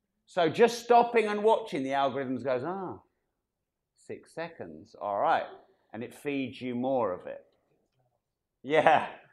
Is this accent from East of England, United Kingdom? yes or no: yes; Peterborough, East of England, United Kingdom; We're posh down in Bournemouth, aren't we? I'm from Peterborough. Swearing was grammar at school.